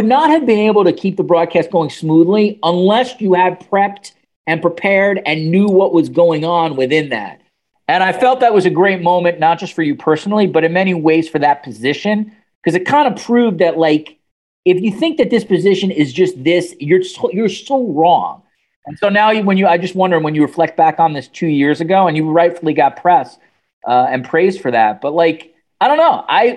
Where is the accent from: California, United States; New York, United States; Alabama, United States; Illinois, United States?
New York, United States; But as a New Yorker, it was the first time